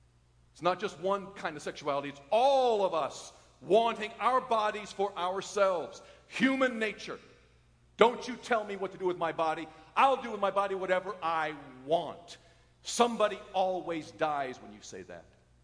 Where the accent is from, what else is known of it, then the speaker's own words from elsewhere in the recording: United States; I will not follow the establishment of my culture first. I'm an American.